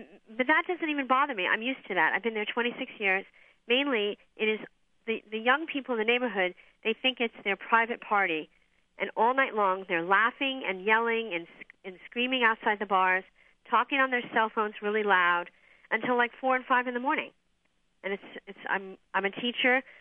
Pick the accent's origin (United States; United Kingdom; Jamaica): United States; New York City, New York; I'm from New York City.